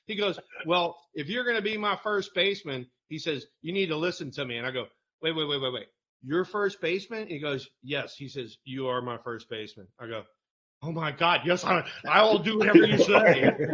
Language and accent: English; New Orleans, Louisiana, United States; I mean, you know, I'm I'm from New Orleans, and Houston was right there